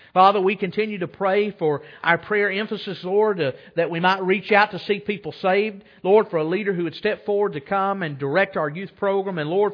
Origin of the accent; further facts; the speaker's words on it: Kentucky, United States; You know, growing up in Rockcastle County, we really pretty much had no source of quality jobs. When I was a really young kid, the two factories that we had in the county left.